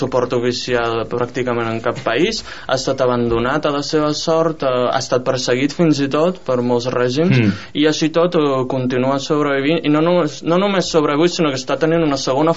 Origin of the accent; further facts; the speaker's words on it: Catalonia, Spain; hem de recordar la reacció que tenim com a catalans, el que sentim com a catalans